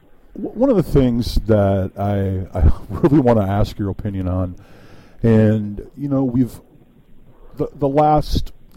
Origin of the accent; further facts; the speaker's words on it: Midwest, United States; Yeah, I grew up in the Midwest, you know, big Native American area